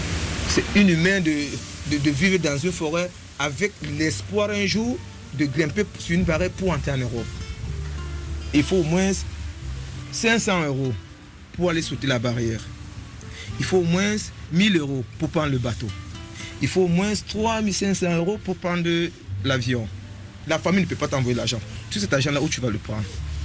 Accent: Cameroon; now in Algeria; Je viens du Cameroun. Je suis immigrant en Algérie. Voilà, ça fait presque 11 ans que je suis au Maghreb, mais ça fait 8 ans que je vis en Algérie.

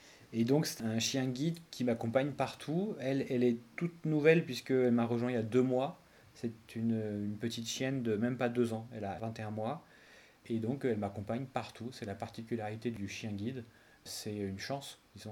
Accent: Bourges, Centre-Val de Loire, France; also born or lived in Orléans; now in Paris, France; j'ai 35 ans. Je suis né dans le Berry, à Bourges. J'ai grandi donc à Bourges et à Orléans. Et maintenant, depuis 12 ans, je travaille à Paris

